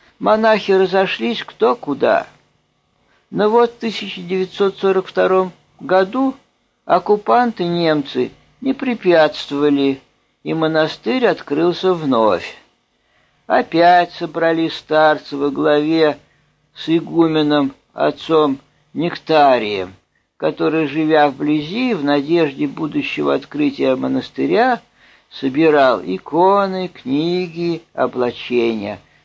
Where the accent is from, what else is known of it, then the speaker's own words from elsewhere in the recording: Ivanovo, Ivanovo Oblast, Russia; Я сам родом из Иваново-Вознесенска.